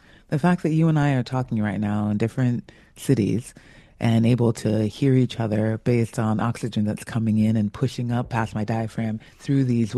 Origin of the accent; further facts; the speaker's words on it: California, United States; also born or lived in Maryland; We started off in Bethesda, Maryland, where my youngest sister was born. From there, after my father joined us, we came to California